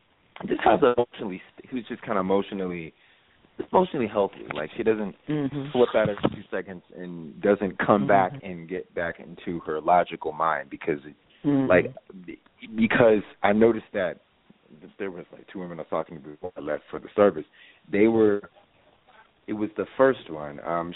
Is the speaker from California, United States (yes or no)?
yes; California, United States; I'm from California